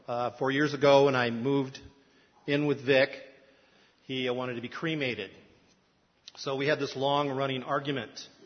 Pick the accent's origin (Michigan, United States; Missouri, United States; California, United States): Michigan, United States; Lansing; Now, I grew up in Lansing, Michigan, where they, back in my day, they made Oldsmobiles.